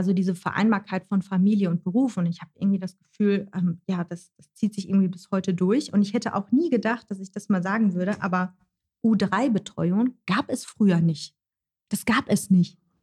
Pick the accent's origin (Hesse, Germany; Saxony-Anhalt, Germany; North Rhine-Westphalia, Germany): North Rhine-Westphalia, Germany; Gladbeck; Also meine Familie hat auch Zechenhintergrund. Also mein Papa war auf der Zeche, mein Opa war auf der Zeche. Genau, und ich bin in Gladbeck aufgewachsen